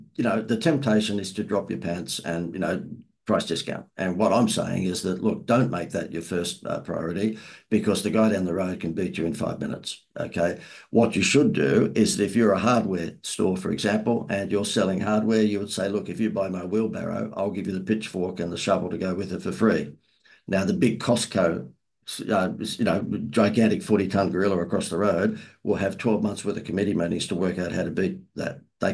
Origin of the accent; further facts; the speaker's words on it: Australia; accent: Australian; you can tell from my accent, I'm from down under. Been to America a thousand times, but I'm from down under.